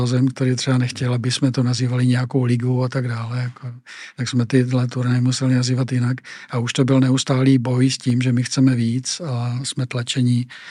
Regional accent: Velké Meziříčí, Vysočina Region, Czechia; u nás ve Velké Meziříčí jsme třeba ještě předtím

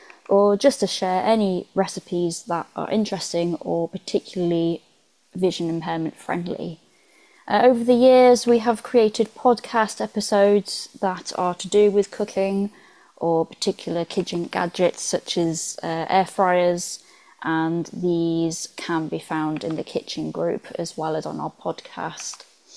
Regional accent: West Midlands, United Kingdom; I am from the West Midlands.

